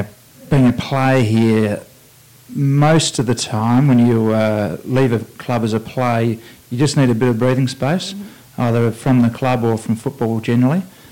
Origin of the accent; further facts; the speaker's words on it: Adelaide, South Australia, Australia; I'm from Adelaide, South Australia.